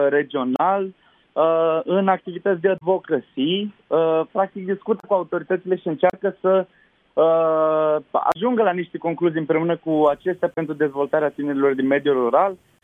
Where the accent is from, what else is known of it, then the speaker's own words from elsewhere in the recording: Buhuși, Bacău County, Romania; Eu sunt din Buhuș, din județul Bacău.